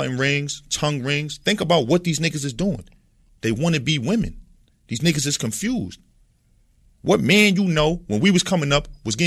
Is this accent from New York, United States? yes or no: yes; Bronx, New York, United States; So when I talk to people that's not from the Bronx, I just say I'm from the Fordham area.